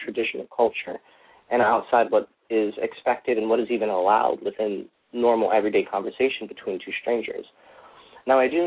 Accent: United States; as part of me being an American, as part of me being, you know, from the U.S.

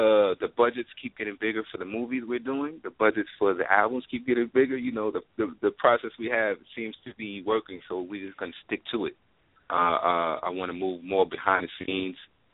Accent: New York City, New York, United States; That song, I think, definitely takes my journey from growing up in Brooklyn, New York, Coney Island, and takes me all the way to traveling the country on tours

